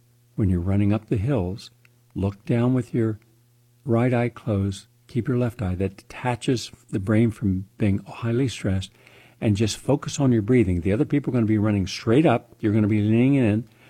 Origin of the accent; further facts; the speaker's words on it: West Virginia, United States; I would just say, I'm from West Virginia. I'm just here.